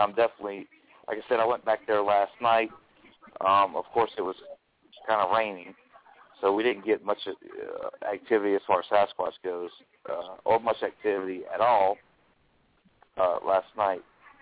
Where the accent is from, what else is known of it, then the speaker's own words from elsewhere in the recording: Morgan City, Louisiana, United States; I'm originally from Morgan City, Louisiana.